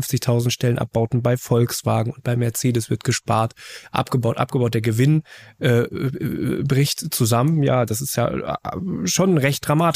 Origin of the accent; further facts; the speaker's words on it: Berlin, Germany; was ich mir so als Berliner nicht vorstellen. Wir haben ja hier keinerlei Industrie